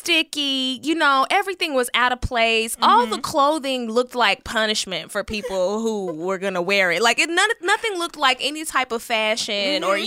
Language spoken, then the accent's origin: English; Texas, United States; Yes, I'm from Texas. I know about Winn-Dixie.